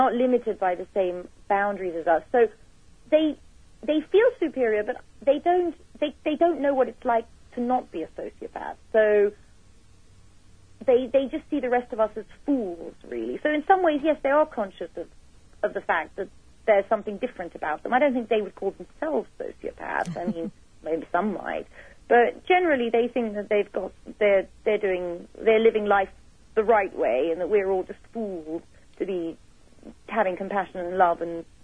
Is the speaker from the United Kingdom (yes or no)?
yes; London, United Kingdom; now in United States; I'm actually from England.